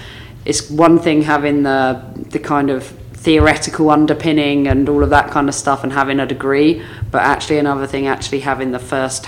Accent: Reading, South East England, United Kingdom; I got the opportunity to go to Reading, which, as you said, was my hometown club.

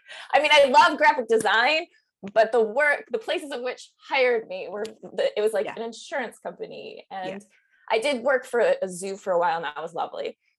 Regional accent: Michigan, United States; So I ended up going to art school after high school. I'm from Michigan.

